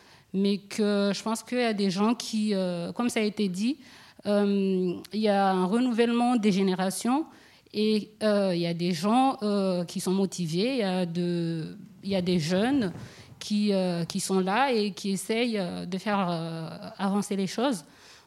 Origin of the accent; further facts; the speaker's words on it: Mayotte, France; je viens de Mayotte.